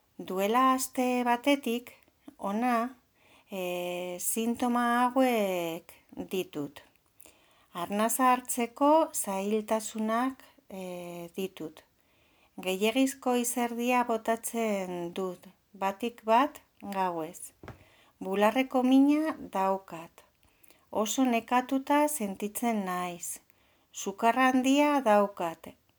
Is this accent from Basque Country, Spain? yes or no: yes; Vitoria-Gasteiz, Basque Country, Spain; Gasteiztarra naiz eta 46 urte ditut.